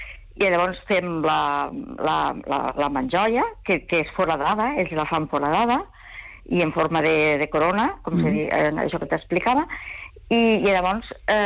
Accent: Catalonia, Spain; jo soc de les Terres de l'Ebre

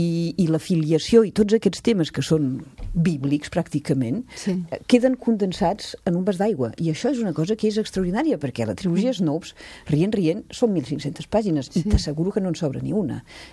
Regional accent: Siurana, Catalonia, Spain; llegint-lo anava pensant que era l'història del meu poble, de Siurana

